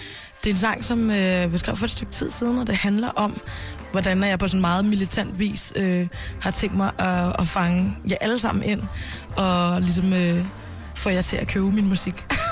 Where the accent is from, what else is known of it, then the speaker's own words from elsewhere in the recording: Mali; Ikke kun fra Mali, hvor jeg er fra